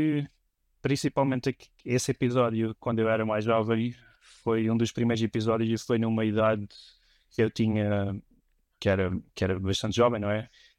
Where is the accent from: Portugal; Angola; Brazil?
Portugal; Algarve; moved away; eu, no caso de Monchique, por exemplo, ou do Algarve, amigos do Algarve, eu já saí do Algarve já há 12 anos.